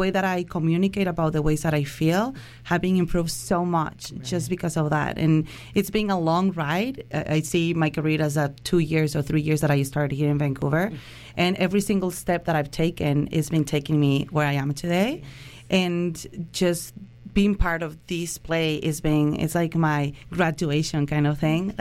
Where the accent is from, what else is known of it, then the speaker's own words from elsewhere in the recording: Mexico; And it's all Latinos, right? We're all the cast is, in this case, we're all Mexican.